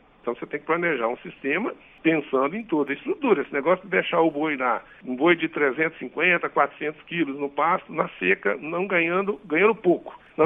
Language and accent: Portuguese; Minas Gerais, Brazil; Eu, por exemplo, sou da região da Zona da Mata de Minas.